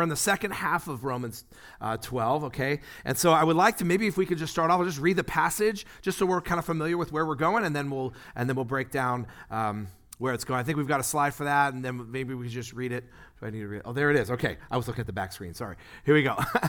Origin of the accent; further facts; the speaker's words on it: California, United States; I grew up in the Bay Area.